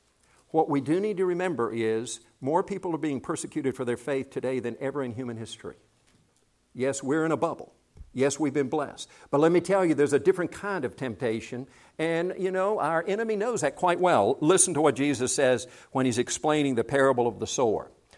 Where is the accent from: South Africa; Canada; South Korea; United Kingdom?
South Korea; now in United States; You know, when I came from Korea in 1968 to attend PC